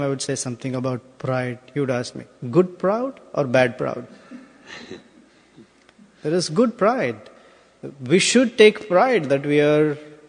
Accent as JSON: {"language": "English", "country": "India", "said": "See, I'm from India."}